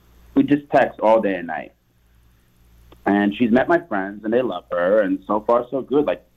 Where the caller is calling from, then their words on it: Hampton, United States; Hey, Shaggy and Natalia. … I'm calling from Hampton.